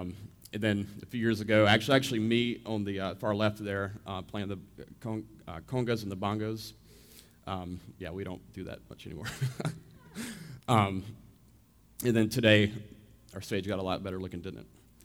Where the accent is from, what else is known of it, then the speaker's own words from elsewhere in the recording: Charlotte, North Carolina, United States; Yes, I was a Presby baby, born and raised in Charlotte.